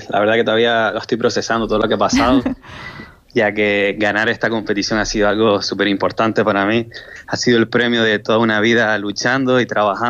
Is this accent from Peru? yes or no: no; Canary Islands, Spain; born there; also born or lived in Fuerteventura; yo nací en Gran Canaria, pero también estuve muchísimos años viviendo en Fuerteventura